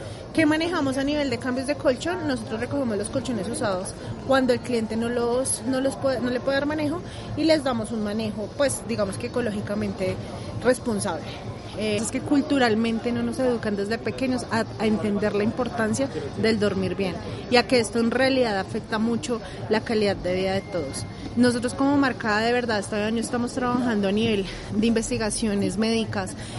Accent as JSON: {"language": "Spanish", "country": "Colombia", "said": "nosotros como colombianos cada vez debemos despertar más la conciencia"}